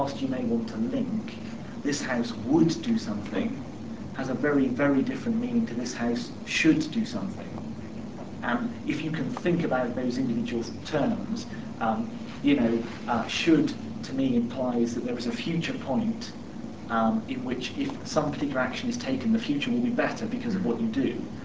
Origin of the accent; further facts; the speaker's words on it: United Kingdom; The thing, because I'm British, the thing that people do in Britain increasingly now